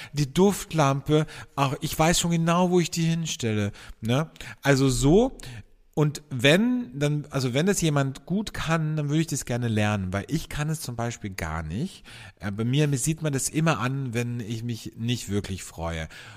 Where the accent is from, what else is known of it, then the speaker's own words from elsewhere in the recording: Austria; bei uns in Österreich